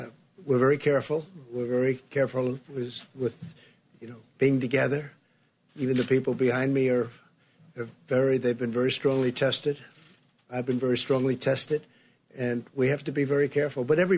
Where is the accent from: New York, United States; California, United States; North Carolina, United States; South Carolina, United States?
New York, United States; New Rochelle; I grew up right near New Rochelle.